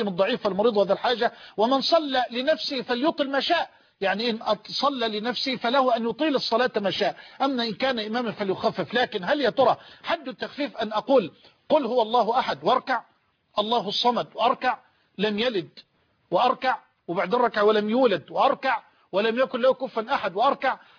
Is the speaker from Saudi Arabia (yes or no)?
no; Egypt; وأسأل الله أن يجعل بلدنا مصر دائما أبدا أمنا أمانا سخاء رخاء،